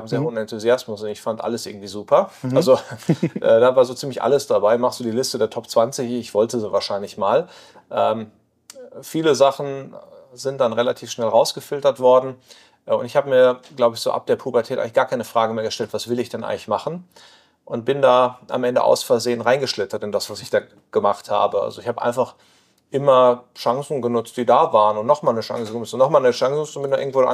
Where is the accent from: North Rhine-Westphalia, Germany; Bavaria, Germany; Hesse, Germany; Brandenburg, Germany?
North Rhine-Westphalia, Germany; now in Netherlands; Ursprünglich aus dem Ruhrgebiet. Mhm. Östlich Ruhrgebiet, jetzt hat es mich in die Niederlande verschlagen.